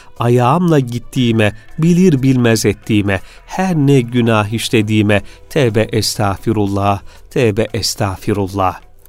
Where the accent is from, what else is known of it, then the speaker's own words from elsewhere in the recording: Kayseri, Turkey; born there; Kayseri doğumluyum. Çok mutlu bir çocukluk geçirdim. Allah'a binlerce şükür olsun. İslam'ı yaşayan bir aile içinde büyüdüm.